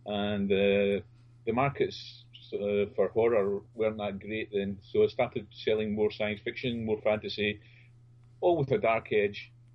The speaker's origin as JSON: {"language": "English", "region": "Scotland", "country": "United Kingdom", "said": "As you said, I'm a Scotsman."}